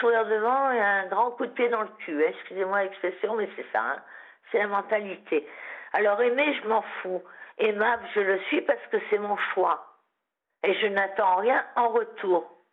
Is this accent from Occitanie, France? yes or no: yes; Occitanie, France; je suis de l'Occitanie, du sud-ouest.